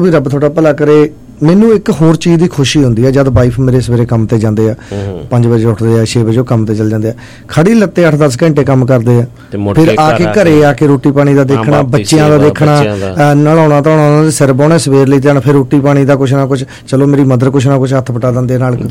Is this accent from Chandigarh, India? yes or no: no; Punjab, India; ਸਾਡਾ ਫਤਿਹਗੜ੍ਹ ਸਾਹਿਬ ਜ਼ਿਲ੍ਹਾ, ਸਾਡੇ ਜ਼ਿਲ੍ਹੇ ਦੇ ਵਿੱਚ ਹਲੇ ਵੀ ਫਿਲਹਾਲ 1000 ਮੁੰਡਿਆਂ ਪਿੱਛੇ 900-950 ਕੁੜੀਆਂ